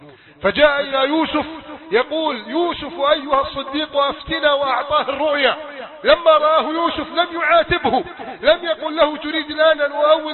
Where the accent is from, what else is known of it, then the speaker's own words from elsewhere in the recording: Egypt; وأن بلادنا مصر سيجمع الله شملها